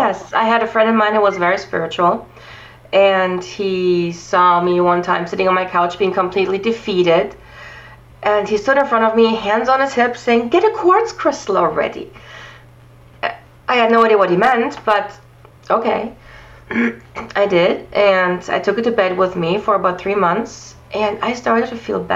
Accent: Germany; I have to say I grew up in Germany. And when I was in my 20s, I was still very religion-based, not so much spiritual.

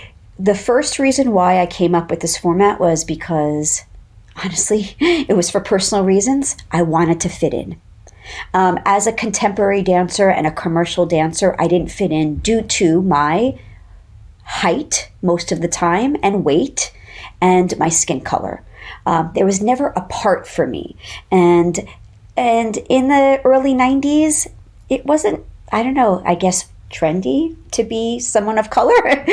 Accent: Long Island, New York, United States; My parents are Israeli. I was born in New York, but I went back and forth to Israel a lot. I had dual citizenship until I was 16.

